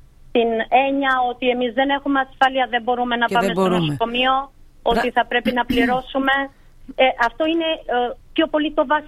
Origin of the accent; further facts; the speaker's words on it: Albania; Greek is a second language; οι περισσότεροι είναι ασθενή από την Αλβανία, από την πατρίδα μου, από εκεί που έχω μεσολαβήσει και στη γλώσσα μου.